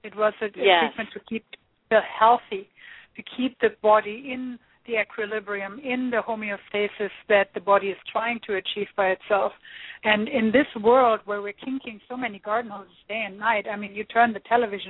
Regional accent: Germany; I'm the real thing. I'm from Germany, so it's double N.

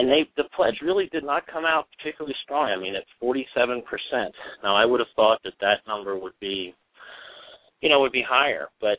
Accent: Pennsylvania, United States; also born or lived in Washington, United States; That is my home state. Yes, my wife and young daughter and I just recently moved back to Pennsylvania after being in Washington for six years, and so we are putting an extra emphasis on our home state.

